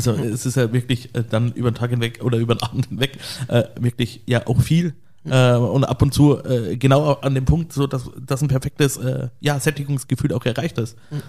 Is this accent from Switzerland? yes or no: no; Ingolstadt, Bavaria, Germany; wir hatten damals gutbürgerliche Küche, gibt's immer noch bei uns in Ingolstadt, wo ich als Kind wahnsinnig gerne gegessen habe